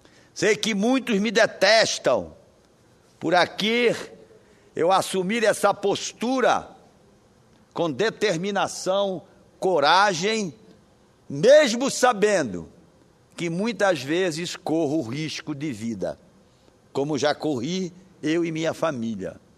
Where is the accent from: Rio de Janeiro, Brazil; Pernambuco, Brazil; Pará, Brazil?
Pará, Brazil; born there; Aqueles que moram no interior do Pará, aqueles que vivem no interior do Pará, que nasceram como eu nasci, no Marajó